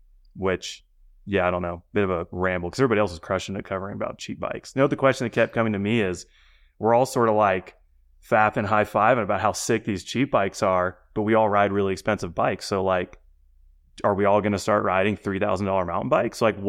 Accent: San Diego, California, United States; Growing up in San Diego, I was one of three kids that rode mountain bikes.

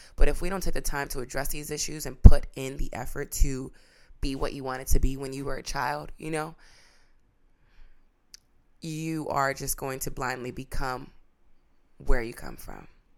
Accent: Brazil; first language Portuguese; English is a second language; I am no longer fluent in Portuguese, even though Portuguese was my first language. When I was in Brazil, I experienced sexual assaults.

